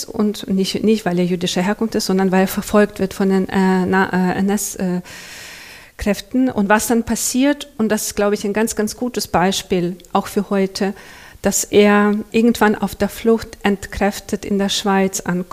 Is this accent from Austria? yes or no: no; Chernivtsi, Chernivtsi Oblast, Ukraine; In der Nähe von der Stadt, wo ich herkomme, aus Tschernivtsi